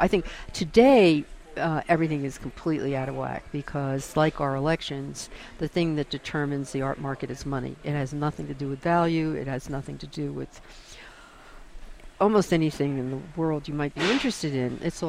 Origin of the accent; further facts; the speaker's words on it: Washington, D.C., District of Columbia, United States; And I was brought up in Washington, D.C., and I didn't go to school.